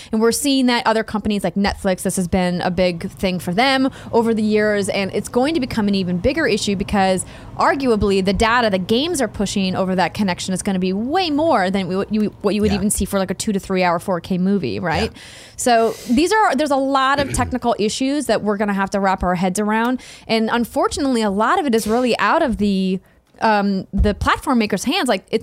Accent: Fargo, North Dakota, United States; I think about my hometown in Fargo, North Dakota, and you have to live in the right neighborhood to get the right access

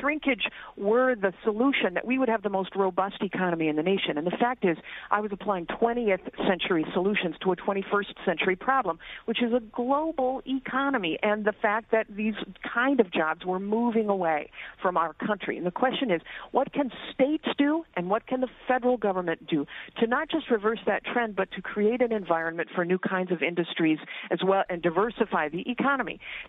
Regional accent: Canada; born there; I was born in Canada

